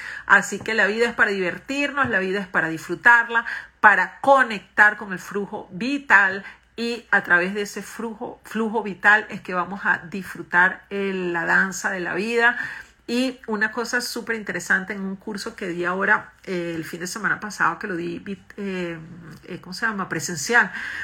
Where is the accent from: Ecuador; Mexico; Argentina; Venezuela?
Venezuela; now in Colombia; Yo soy de Venezuela, tengo familia en España, así que qué bonito. Estoy ahora en Colombia.